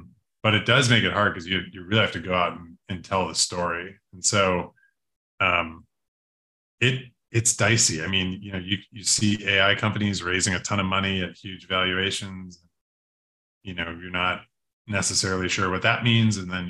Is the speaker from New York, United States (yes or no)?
yes; Buffalo, New York, United States; I mean, it kind of just comes with growing up in Buffalo. I'm from Buffalo, New York, originally, home of the chicken wing.